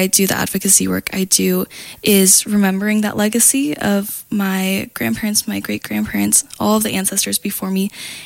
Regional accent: Spokane, Washington, United States; Yeah, I was born and raised here in Spokane, Washington. So this was the only home I knew for so long.

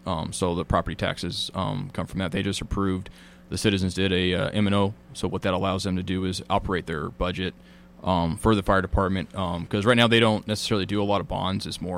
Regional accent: Spokane Valley, Washington, United States; So I was born and raised in the Valley.

